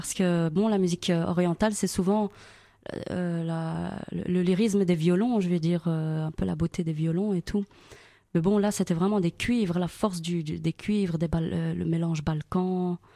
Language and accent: French; Brussels, Brussels-Capital Region, Belgium; Pourtant, je suis de Bruxelles.